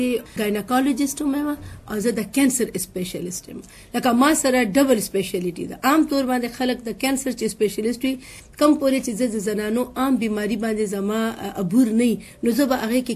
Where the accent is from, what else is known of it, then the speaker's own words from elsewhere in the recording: Khyber Pakhtunkhwa, Pakistan; ما اوم د دې خاورې ما اوم د دې په خاورې